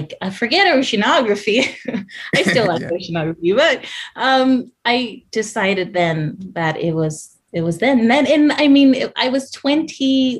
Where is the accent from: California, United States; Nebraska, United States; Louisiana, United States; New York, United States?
California, United States; Cudahy; So originally, I am from Cudahy, California. I grew up in a totally immigrant community. Everyone spoke Spanish, and my parents are both Salvadoran immigrants, and they came here in the 70s.